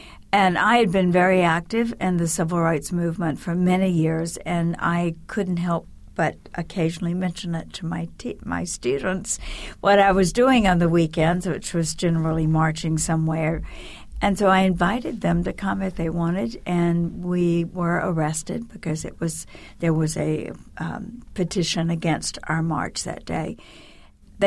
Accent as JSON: {"language": "English", "region": "the South", "country": "United States", "tie": "born or raised there", "said": "I didn't want to live in that small town or the farm on which I spent my early years."}